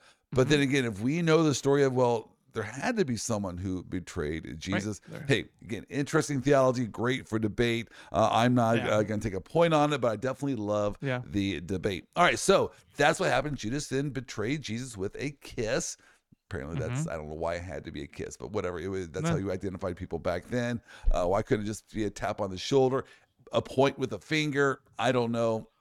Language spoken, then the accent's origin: English; Midwest, United States; I don't like it. I'm from the Midwest. We don't.